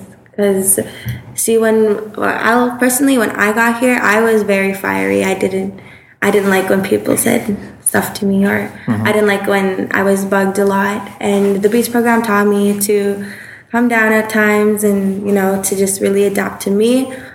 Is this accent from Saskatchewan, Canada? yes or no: yes; North Battleford, Saskatchewan, Canada; I was born in Saskatoon. I grew up here in North Battleford.